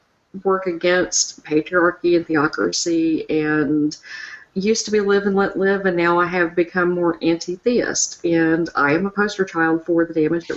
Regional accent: the South, United States; I was born and raised in the South, raised in the Church of Christ religion, which, if people are not familiar with it, it's very fundy.

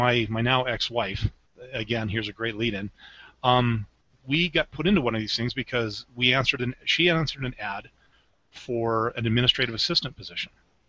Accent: Canada; And I'm Canadian, you know, give me a break.

